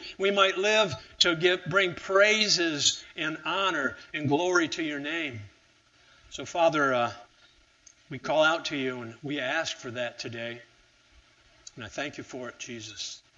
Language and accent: English; the South, United States; Good morning, y'all. I'm from the South.